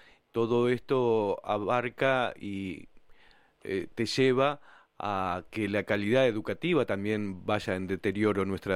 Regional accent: La Plata, Buenos Aires Province, Argentina; Somos de La Plata, por eso pregunto así.

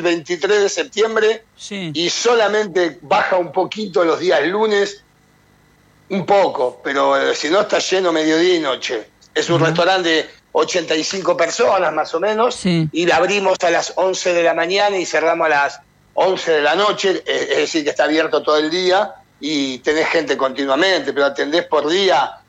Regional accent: Argentina; igual no cambio a mi país, no, mira, no lo cambio. La verdad que yo soy un enfermo de Argentina, amo Argentina y cada vez que voy la paso tan bien

